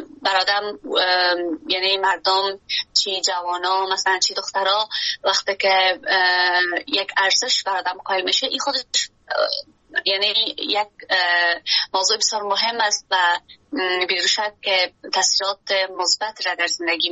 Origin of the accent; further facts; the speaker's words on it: Afghanistan; moved away; وقتی که حالا بیرون از افغانستان هستیم و فرصت بیشتر مساعد است